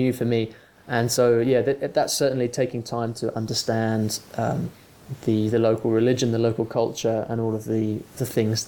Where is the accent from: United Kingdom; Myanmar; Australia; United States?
United Kingdom; Cambridge, East of England; accent: British; So I grew up in Cambridge, which is in the UK, and it's about an hour north of London.